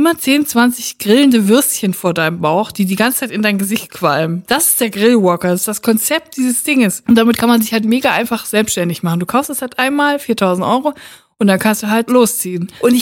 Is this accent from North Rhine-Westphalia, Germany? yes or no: yes; Siegen, North Rhine-Westphalia, Germany; in Siegen im Gefängnis saß, wo ich herkomme.